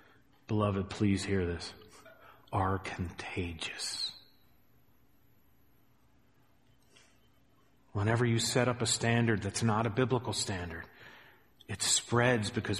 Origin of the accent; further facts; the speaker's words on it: Montana, United States; Remember in my hometown when I first got saved, there was a whole group of people in the church that loved gambling. They loved playing little poker machines. But it was a small town in Montana